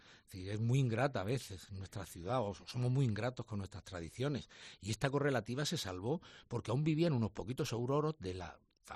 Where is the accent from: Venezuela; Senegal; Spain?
Spain; Region of Murcia; es algo que solo existe aquí y que nos define a todos como murcianos